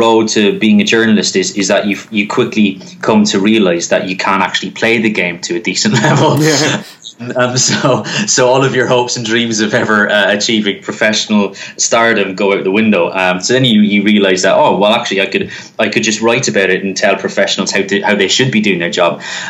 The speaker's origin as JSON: {"language": "English", "country": "Ireland", "tie": "born or raised there", "said": "growing up in Ireland, we didn't actually have, in our family home, we didn't have access to UK channels, multi-channel, as we call it back home."}